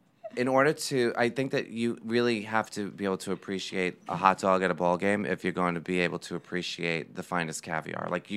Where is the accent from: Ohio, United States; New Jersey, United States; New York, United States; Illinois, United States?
New York, United States; Hicksville; I'm from Hicksville.